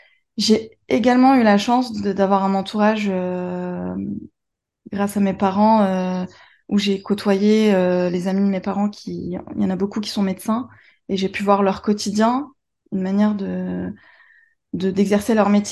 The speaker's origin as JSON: {"language": "French", "town": "Calais", "region": "Hauts-de-France", "country": "France", "tie": "born or raised there", "lives_now": "Lille, France", "said": "J'ai grandi dans les Hauts-de-France, plus précisément à Calais. Et depuis quelques années, je suis installée à Lille."}